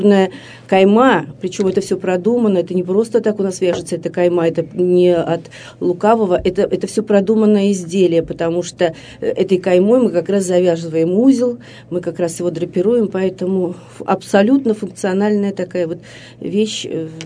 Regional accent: Yekaterinburg, Sverdlovsk Oblast, Russia; moved away as an adult; Я тоже такой переселенец, ну, 20 века. Я приехала из Екатеринбурга, тогда еще из Свердловска, после института, после университета, молодой искусствовед

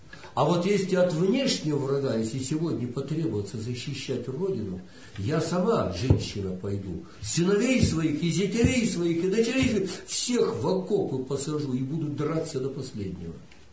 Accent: Belarus; Мы были белорусы, да мы были всегда братьями.

